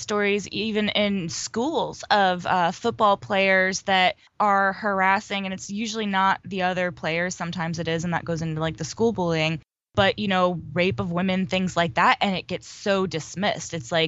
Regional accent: Chicago, Illinois, United States; I'm Chicagoan, man, from Chicago.

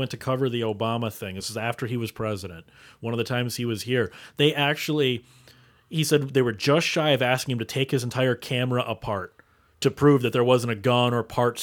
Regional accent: United States; I'm an American. I'm so sorry.

